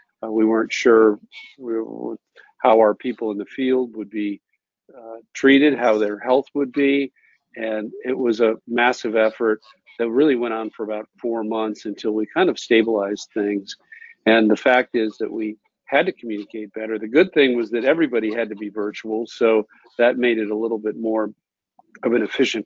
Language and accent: English; Pacific Northwest, United States; also born or lived in Chicago; I was born in Chicago, grew up on a ranch in the Pacific Northwest, and spent my summers as a machinist in a salmon cannery in Alaska.